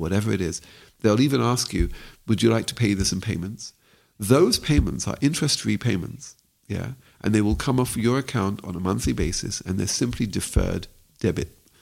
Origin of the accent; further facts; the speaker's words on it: London, United Kingdom; now in Israel; I recall growing up in London